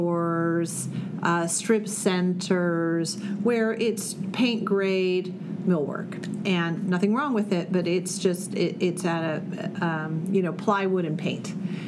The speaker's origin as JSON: {"language": "English", "region": "Midwest", "country": "United States", "tie": "born or raised there", "said": "I grew up in the Midwest, so I was very familiar with it."}